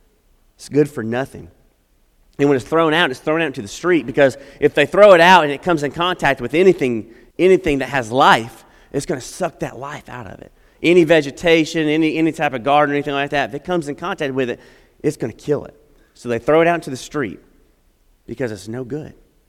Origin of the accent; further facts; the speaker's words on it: Tonopah, Nevada, United States; I grew up in Nevada for a large portion of my life. My dad worked at Area 51, so a little cool thing there. And we would drive. We lived in between Las Vegas and Reno in a little town called Tonopah, Nevada.